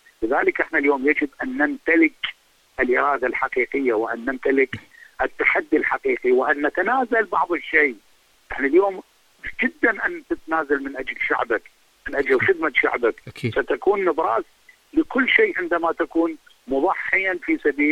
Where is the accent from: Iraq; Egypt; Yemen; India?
Iraq; وانا ابن العراق، ولن اخشى احد عندما اقول الحقيقه.